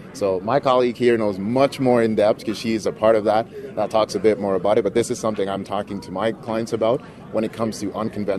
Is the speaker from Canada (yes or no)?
yes; Canada; I'm Canadian, and this is what was happening.